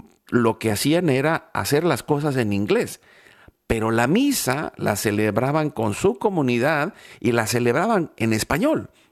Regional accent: Mexico; born there; cuando yo nací, ahí en México nos llamábamos que éramos los hijos de las crisis

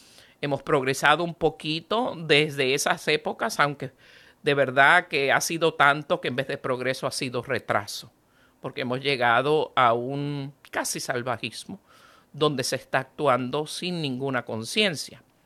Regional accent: Puerto Rico; por lo menos yo soy nativa de Puerto Rico. En Puerto Rico, en mi época

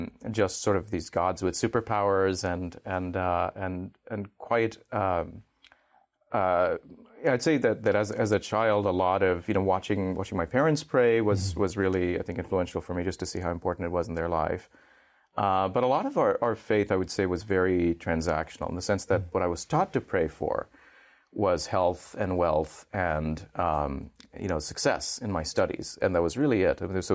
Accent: Oman; also born or lived in Qatar; So I grew up. Hindu. I grew up in not in India. My parents are from India, but they moved to the Middle East. So I was born in Qatar, and I spent my childhood mostly in Oman, which is a sleepy country on the Arabian Gulf, and very peaceful place

